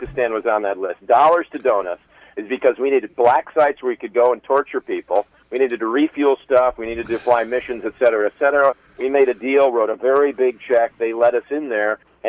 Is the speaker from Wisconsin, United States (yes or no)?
yes; Wisconsin, United States; I grew up in Wisconsin, and I am a Packers fan.